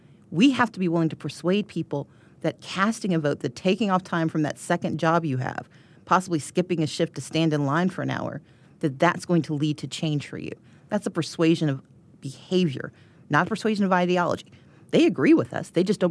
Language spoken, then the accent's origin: English; Georgia, United States; And I'm from Georgia.